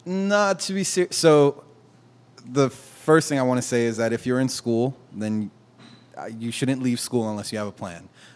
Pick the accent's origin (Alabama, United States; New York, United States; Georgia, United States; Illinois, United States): New York, United States; Harlem; So I looked at it and I said, I'm originally from Harlem.